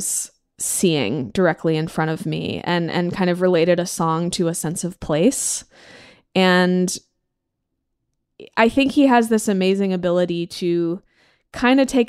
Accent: Texas, United States; And obviously growing up in Texas, Central Texas, he was very much on my radar from an early age

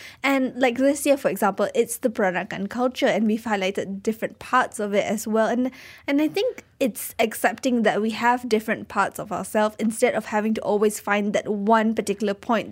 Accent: Malaysia; And I want to be recognized as Malaysian.

